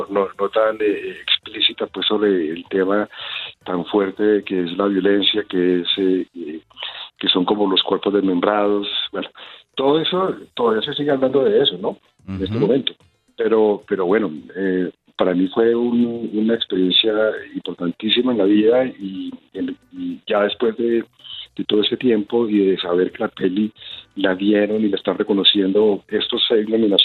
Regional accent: Colombia; como colombiano

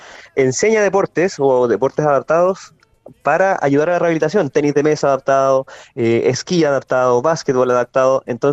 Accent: Puerto Montt, Los Lagos, Chile; en este momento estoy en Puerto Montt, que es mi ciudad natal en Chile.

